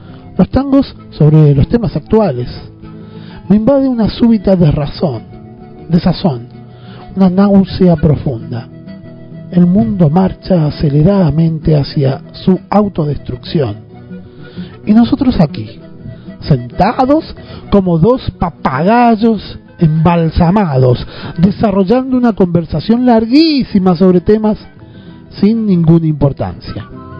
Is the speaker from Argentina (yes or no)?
yes; Argentina; aunque yo nunca salí de la Argentina.